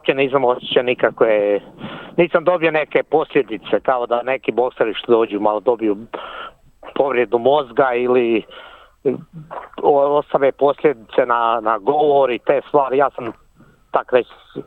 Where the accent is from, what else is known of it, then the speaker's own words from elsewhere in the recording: Croatia; jer ja se stalno predstavljam kao Hrvat